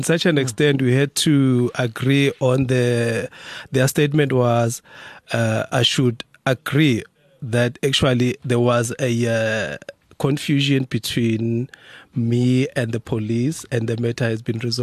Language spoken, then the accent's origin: English; South Africa; Yes, yeah. I am a South African.